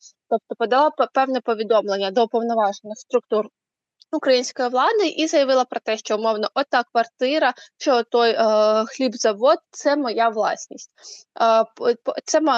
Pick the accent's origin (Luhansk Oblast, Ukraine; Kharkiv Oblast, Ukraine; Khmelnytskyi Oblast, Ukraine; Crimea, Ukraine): Crimea, Ukraine; Я сама з Криму, дякую. У мене там абсолютно вся родина.